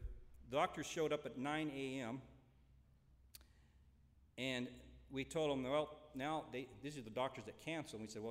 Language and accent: English; Waterford, California, United States; I grew up here. I mean, I was born here. I grew up in Waterford. My family's here. It's kind of fun to come back and realize this is where I started.